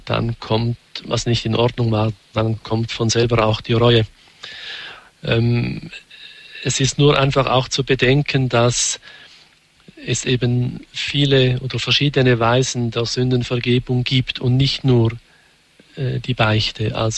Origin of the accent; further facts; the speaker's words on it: Switzerland; Zum Beispiel bei uns in der Schweiz ist das Freitagsgebot so modifiziert